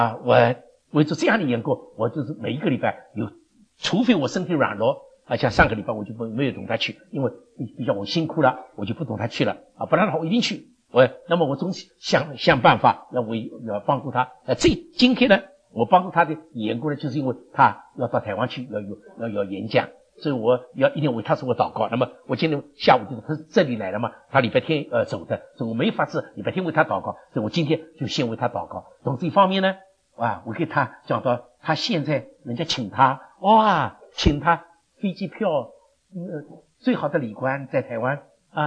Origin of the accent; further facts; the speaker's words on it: China; 很像我们中国人